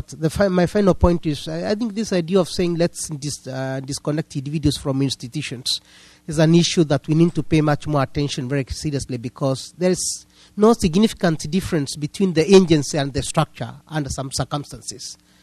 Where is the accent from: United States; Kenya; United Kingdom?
Kenya; As a Kenyan who was in Kenya that particular time the bans were announced